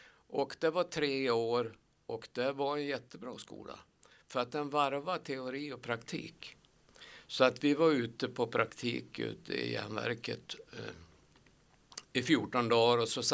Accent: Sandviken, Gävleborg County, Sweden; also born or lived in Kilafors; Jag är en arbetargrabb från Sandviken. Eller jag är född egentligen i Hälsingland. I Kilafors i Hälsingland.

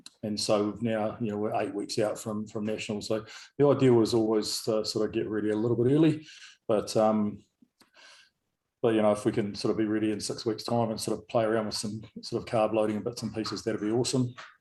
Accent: Dunedin, Otago, New Zealand; weeks to get ready for Dunedin and then, you know, holding it over for another 6 weeks. So I was being my hometown show

